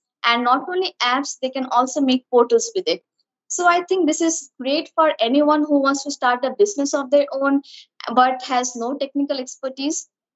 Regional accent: Siliguri, West Bengal, India; I am from Siliguri, India.

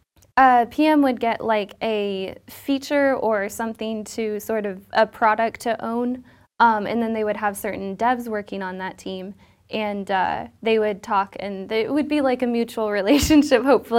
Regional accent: Zionsville, Indiana, United States; moved away; also born or lived in Colorado / Texas; I grew up in Zionsville, Indiana.

